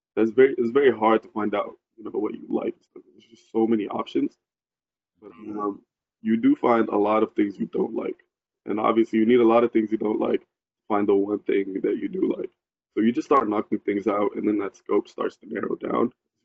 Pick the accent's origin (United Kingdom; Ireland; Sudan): Sudan; growing up in Sudan also makes you really social, just because, you know, you live with like a lot of family, one big house, everybody knows each other